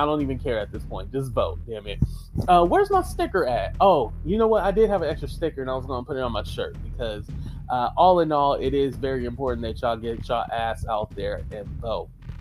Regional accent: Oakland, California, United States; Let me start in the Bay Area in my hometown of Oakland, California, Oaktown.

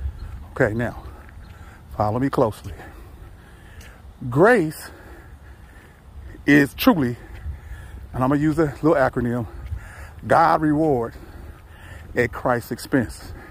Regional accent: University City, Missouri, United States; I'm in the park, beautiful Miller Park in University City, Missouri, my hometown.

